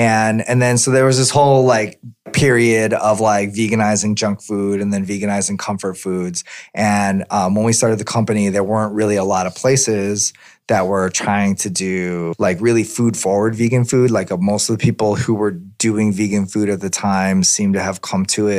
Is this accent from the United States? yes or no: yes; Midwest, United States; as a Midwesterner, I grew up with a lot of barbecue